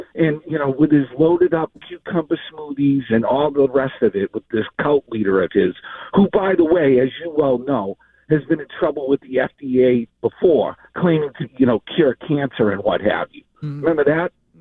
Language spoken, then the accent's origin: English; Boston, Massachusetts, United States; Well, guy, I'm from Boston. I've lived here my whole life.